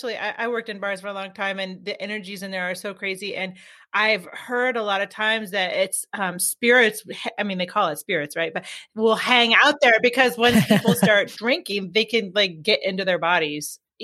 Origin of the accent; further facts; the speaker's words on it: Tacoma, Washington, United States; now in Yelm, United States; I don't know what you call it, but up by where I live in Yelm. I grew up in Tacoma, Washington, which isn't far away.